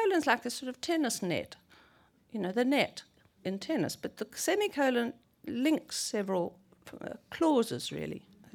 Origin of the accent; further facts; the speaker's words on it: South Africa; when I was growing up in South Africa, which was before and during apartheid